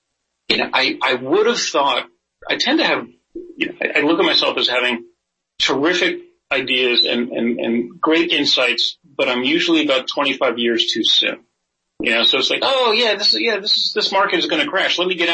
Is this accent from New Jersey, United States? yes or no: yes; New Jersey, United States; New Jersey straightened out, my home state, original home state, is its size, right?